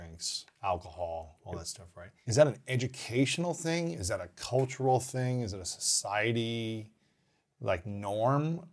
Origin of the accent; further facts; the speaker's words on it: Ohio, United States; also born or lived in Minnesota / Missouri / Alabama; now in Los Angeles, United States; I lived in, you know, I grew up in Ohio, I lived in Minnesota, I lived in Missouri and St. Louis. I lived in Alabama for a little bit of time. And now I live in Los Angeles.